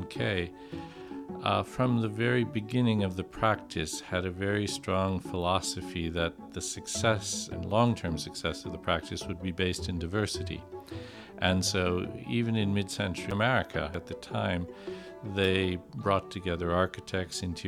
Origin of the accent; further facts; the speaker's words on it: St. Louis, Missouri, United States; Yeah, I was born and raised in St. Louis, famous for jazz music … home, all the Mississippi River boats